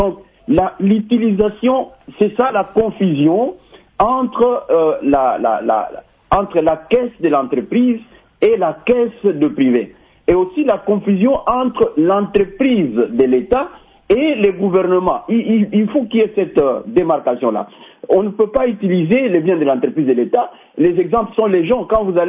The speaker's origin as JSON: {"language": "French", "town": "Nyunzu", "region": "Tanganyika", "country": "DR Congo", "said": "moi je suis de Nyunzu, nous sommes de l'intérieur du pays"}